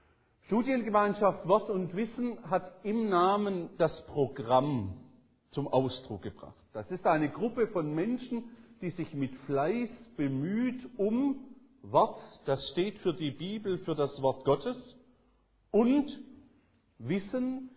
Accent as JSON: {"language": "German", "town": "Holzgerlingen", "region": "Baden-Württemberg", "country": "Germany", "tie": "born or raised there", "said": "Sprache nach merkt man vielleicht schon, dass ich nicht am Bodensee sozialisiert bin. Ich komme ursprünglich aus dem Großraum Stuttgart, südlich, so zwischen Stuttgart und Tübingen. Ich bin auch in Holzgerlingen aufgewachsen."}